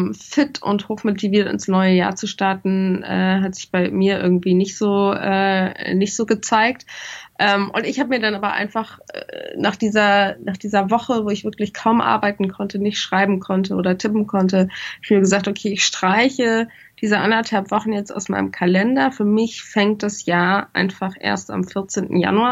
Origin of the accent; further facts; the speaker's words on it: Bonn, North Rhine-Westphalia, Germany; wir sind mit der Familie ins Rheinland gefahren. Ich komme aus Bonn